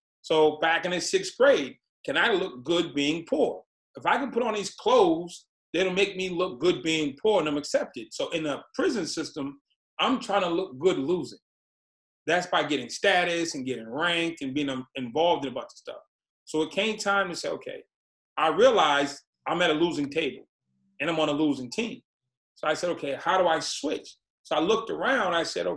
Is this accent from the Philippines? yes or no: no; Boston, Massachusetts, United States; I'm from Boston. It was right down the street.